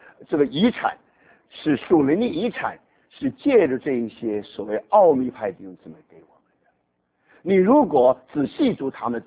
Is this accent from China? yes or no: no; Taiwan; now in United States; 那我刚刚到美国的时候，那因为我在台湾长大